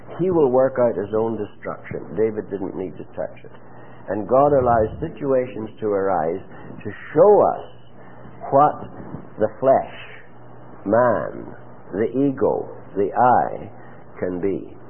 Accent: Ireland; I'm Irish.

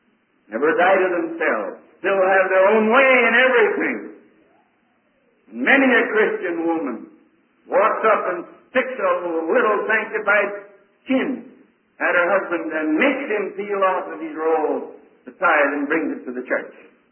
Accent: Pennsylvania, United States

